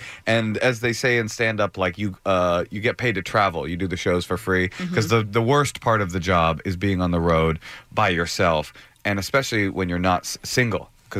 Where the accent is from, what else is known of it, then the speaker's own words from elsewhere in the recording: Oakland, California, United States; Or so growing up in Oakland, they would scream white boy, and I would respond to that, too.